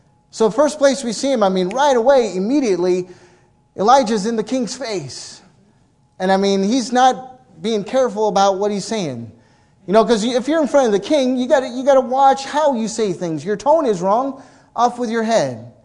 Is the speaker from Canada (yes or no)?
no; Arkansas, United States; But since I'm from Arkansas, I thought it would, you know, yeah.